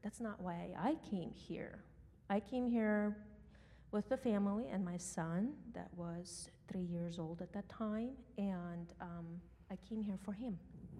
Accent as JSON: {"language": "English", "country": "Ukraine", "moved": "as an adult", "lives_now": "United States", "said": "I came from Ukraine in 2005. It's been a minute. Not a refugee. It was my choice to come here to the better country for a better future for my children."}